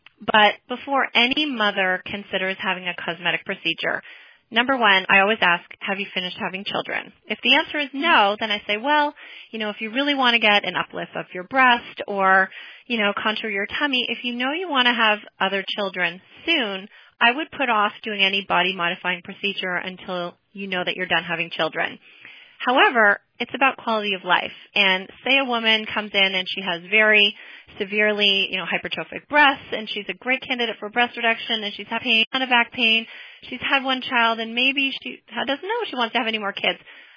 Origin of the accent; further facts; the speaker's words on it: Toronto, Ontario, Canada; now in San Francisco, United States; And originally, I'm born and raised in Toronto, been in San Francisco for just over 11 years, and here to stay.